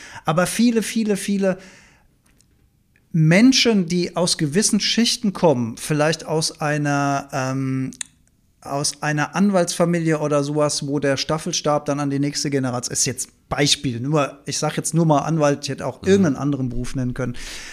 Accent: Stuttgart, Baden-Württemberg, Germany; Ich bin aus Stuttgart

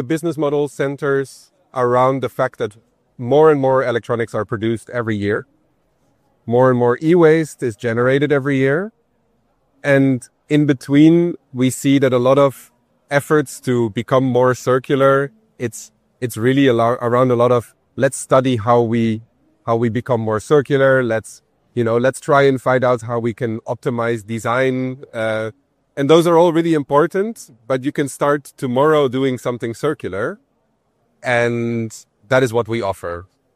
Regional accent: Netherlands; So I'm from the Netherlands.

